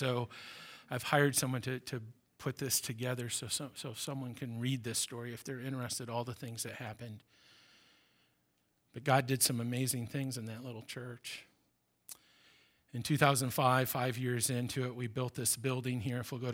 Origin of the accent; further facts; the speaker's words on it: Lansing, Michigan, United States; I grew up in Lansing.